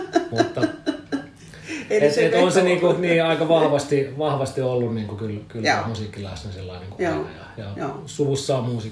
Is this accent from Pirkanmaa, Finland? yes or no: no; Espoo, Uusimaa, Finland; now in Helsinki, Finland; Espoosta alun perin, mutta on nyt sanotaanko muutaman vuoden päästä, niin asunut kyllä jo pidempään sitten Helsingissä kuin Espoossa.